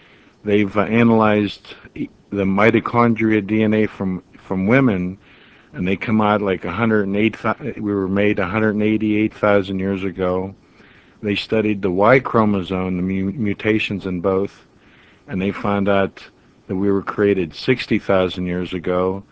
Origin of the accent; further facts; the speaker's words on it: Pittsburgh, Pennsylvania, United States; born there; No, I was born in Pittsburgh. I moved out to Silicon Valley because I studied electronics, and then my rent got too high, so I moved.